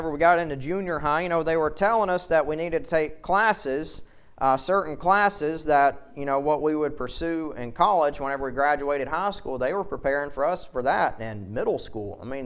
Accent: Alabama, United States; And I grew up on Lay Lake and fished all the time.

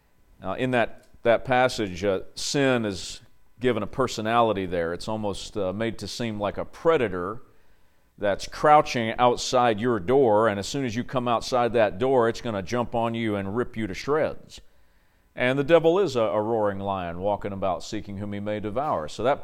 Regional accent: Tennessee, United States; Oh, by the way, I'm from Tennessee. I might sound like a Yankee, but don't hold that against me.

